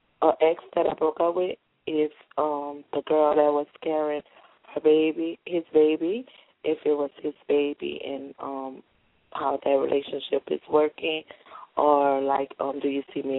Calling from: Louisiana, United States; You said tell you where I'm from. Louisiana.

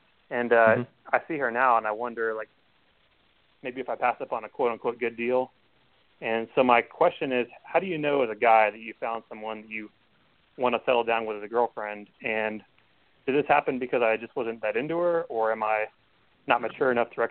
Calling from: Ohio, United States; calling from Ohio.

